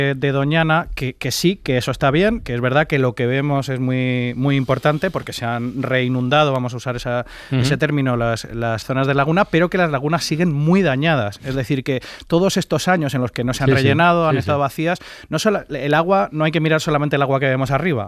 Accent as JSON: {"language": "Spanish", "country": "Spain", "said": "que afectó a mi tierra, al sureste, que fue también tremenda."}